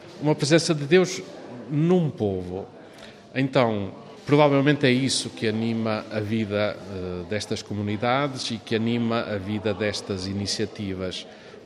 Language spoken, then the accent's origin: Portuguese; Portugal; now in Rome, Italy; sou português, estou há 8 anos em Roma